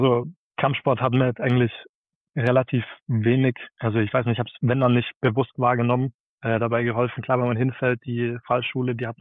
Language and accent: German; Bavaria, Germany; ich bin 19 Jahre alt, genau. Die Wege des Footballs haben mich mittlerweile ganz woanders hingetragen, außer aus dem schönen Allgäu.